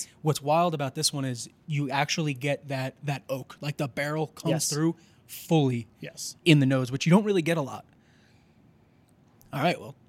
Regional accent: New York, United States; I'm a New Yorker. Everything's New York over here.

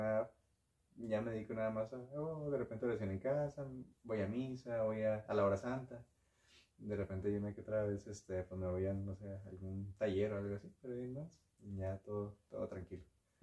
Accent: Chihuahua, Mexico; Pues nací aquí en Chihuahua. Uh-huh. Generalmente, yo mis primeros 10 años de mi vida viví ahí en Chihuahua 2000.

